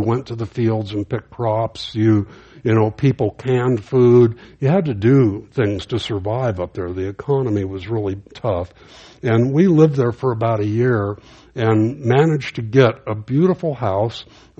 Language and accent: English; Los Angeles, California, United States; And you know, growing up in East L.A., I mean, I was used to stuff.